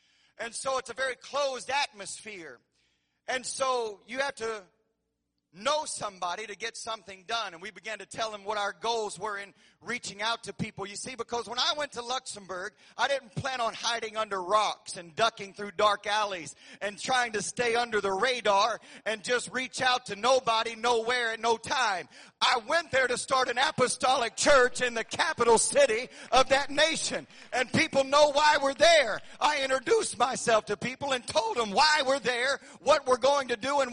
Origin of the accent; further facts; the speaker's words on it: Texas, United States; all the papers were written in French, and I'm a Texan.